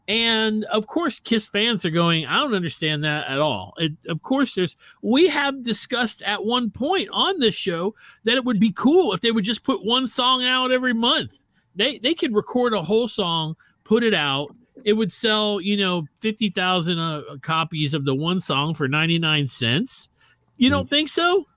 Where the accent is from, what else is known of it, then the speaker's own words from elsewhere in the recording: Atlanta, Georgia, United States; Although I'm from Atlanta and we don't drink Coke here anymore.